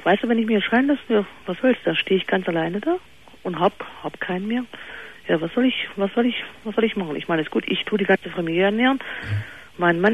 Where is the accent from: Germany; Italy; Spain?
Germany; Wir kommen aus DDR, also Ex-DDR.